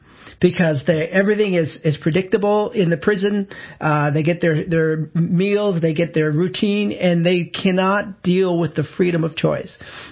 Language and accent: English; Canada; Pardon, I'm the Canadian